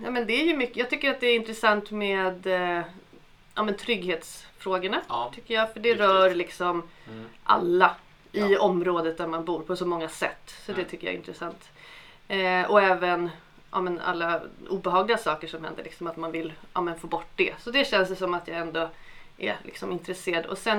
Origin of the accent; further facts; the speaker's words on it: Skogås, Stockholm County, Sweden; Ja, jag är ju född och uppvuxen i Skogås.